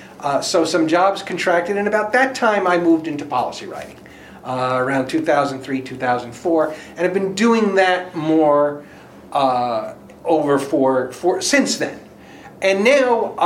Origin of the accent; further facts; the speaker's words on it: Brooklyn, New York, United States; also born or lived in Hartsdale; Yeah, I grew up in Brooklyn, kind of my first, I think, till I was about 10.